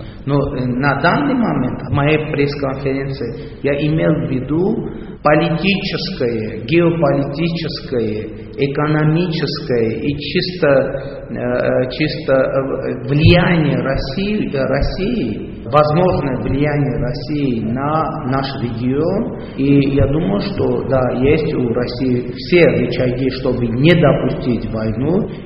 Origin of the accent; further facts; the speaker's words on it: Armenia; Russian is a second language; я и все армяне, все в Армении уверены